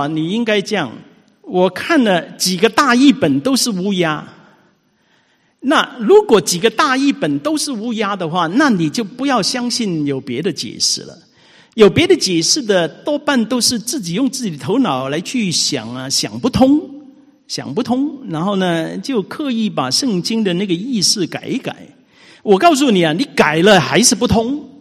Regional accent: Hong Kong; 那个时候很年轻，我们在香港长大。

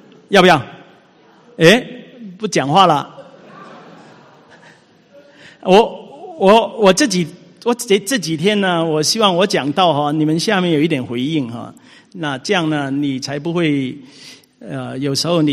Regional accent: Hong Kong; 那个时候很年轻，我们在香港长大。

